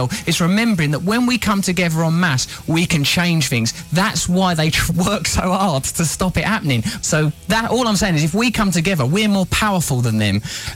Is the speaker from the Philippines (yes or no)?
no; East of England, United Kingdom; the product of a single mum growing up in Essex